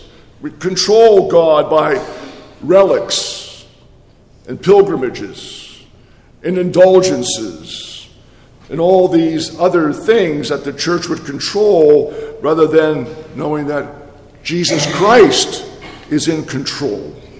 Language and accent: English; Ellwood City, Pennsylvania, United States; when I was growing up in Elwood City, there was U.S. Steel there.